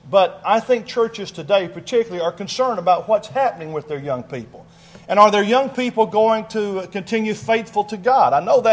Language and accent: English; Arkansas, United States; I grew up in Northeast Arkansas. I grew up in a family of five.